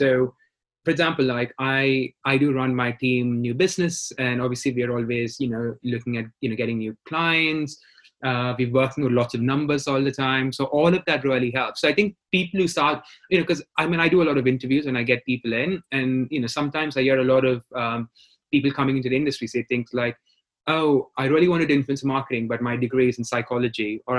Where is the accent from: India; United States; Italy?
India; Bangalore, Karnataka; So growing up in India, you know, in Bangalore is a silicon capital of India. So I grew up in the 90s in an India that had just gone through globalization.